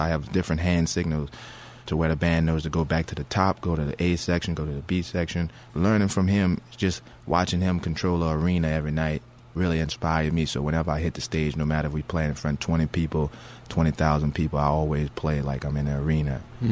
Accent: New Orleans, Louisiana, United States; That's a street that I grew up on in New Orleans in the Treme neighborhood. Well, myself and Big D on the Congress, we lived across the street from each other as children

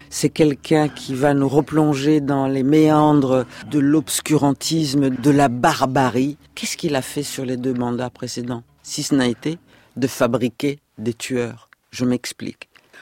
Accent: Burundi; born there; je suis née princesse royale burundaise. Je suis née au Burundi, mon père était le frère du roi Mwambutsa IV, son unique frère.

